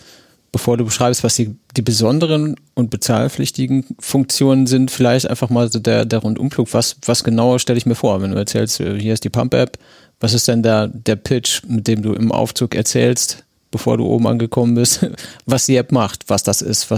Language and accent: German; Olpe, North Rhine-Westphalia, Germany; ich will nach Olpe, das ist mein Heimatort